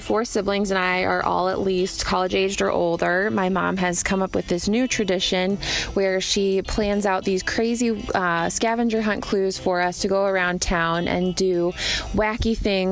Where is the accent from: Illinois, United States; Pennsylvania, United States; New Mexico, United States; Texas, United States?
Illinois, United States; Normal; I'm from Normal